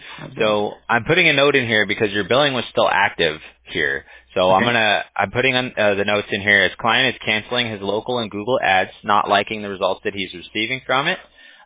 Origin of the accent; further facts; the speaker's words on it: Huntington Beach, California, United States; I'm native here. I mean, I grew up in Huntington Beach and then moved over to Newport Beach, and I've been living in Newport Beach for the last 13 years.